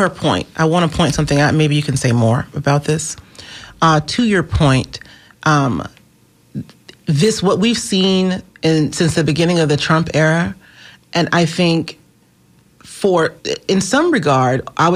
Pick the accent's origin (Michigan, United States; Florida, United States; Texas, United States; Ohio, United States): Florida, United States; And I'm from Florida. I was born and raised Duval County, Highlands Elementary School, number 99, right?